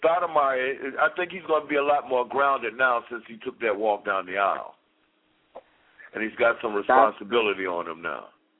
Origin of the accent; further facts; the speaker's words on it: Brooklyn, New York, United States; I've been a Knicks fan all my life, and I'm born and raised in Brooklyn.